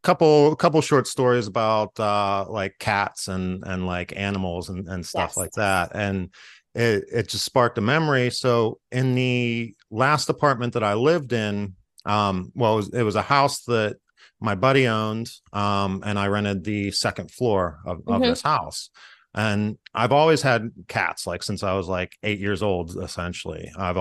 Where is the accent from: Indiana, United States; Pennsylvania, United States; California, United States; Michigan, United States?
Pennsylvania, United States; Freeport; And, you know, I grew up in Freeport, which is a very small town. I think the population right now is like 1700.